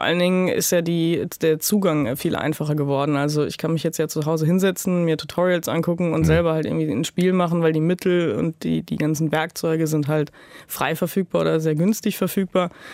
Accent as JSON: {"language": "German", "town": "Winterberg", "region": "North Rhine-Westphalia", "country": "Germany", "said": "Ich komme direkt aus Winterberg, genau. Es ist halt eine ländliche Umgebung"}